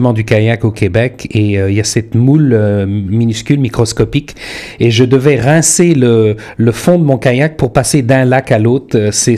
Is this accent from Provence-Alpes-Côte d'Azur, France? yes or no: no; Brittany, France; Voilà, je viens de Bretagne, comme tu le sais peut-être